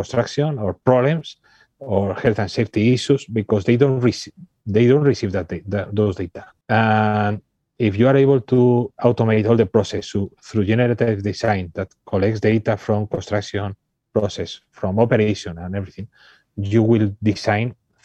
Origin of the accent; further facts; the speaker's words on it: Santander, Cantabria, Spain; English is a second language; I'm from Santander, one of the most beautiful cities